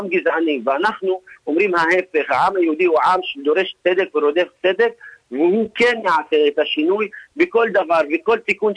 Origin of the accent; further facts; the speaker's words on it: Northern District, Israel; אם זה בברעם, שכי אנחנו במקור מברעם